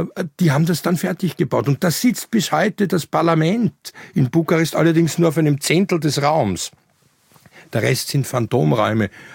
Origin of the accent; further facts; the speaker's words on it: Austria; Also in Deutschland kennt man ihn, bei uns in Österreich, wie üblich, mit ein bisschen Verspätung, war das dann um 1900 der akademische Kulturkampf.